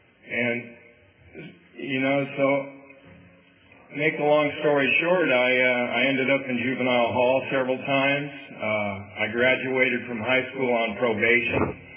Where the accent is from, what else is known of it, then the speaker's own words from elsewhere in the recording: Madera, California, United States; I grew up in Madera. I'm a fourth generation Maderan. I came from a good family